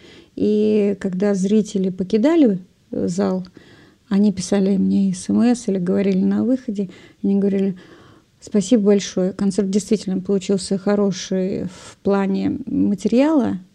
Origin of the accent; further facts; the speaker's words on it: Moscow, Russia; moved away; Не соглашусь, я из Москвы сбежала.